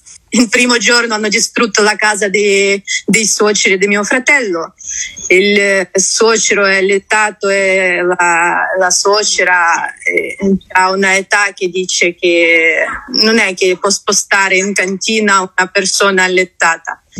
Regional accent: Kherson, Kherson Oblast, Ukraine; Italian is a second language; now in Italy; io vengo da Kherson.

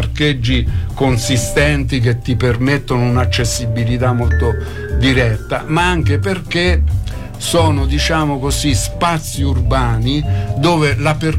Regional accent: Gualdo Tadino, Umbria, Italy; born there; io sono nato a Gualdo, forse sarebbe meglio dire gualdese

